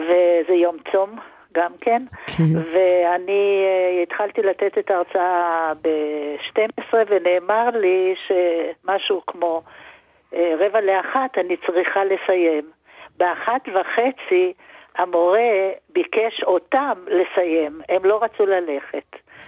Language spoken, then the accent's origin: Hebrew; Netanya, Central District, Israel; למרות שאני ילידת הארץ, הוריי הגיעו לישראל ולנתניה ב-1935, ואני נולדתי כאן, ואני חיה את כל חיי בנתניה.